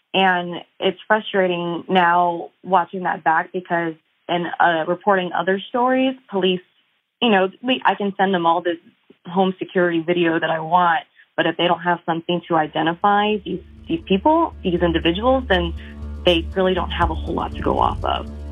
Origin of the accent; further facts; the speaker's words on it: San Antonio, Texas, United States; I'm from San Antonio, so my world gets really small here, both personally and professionally.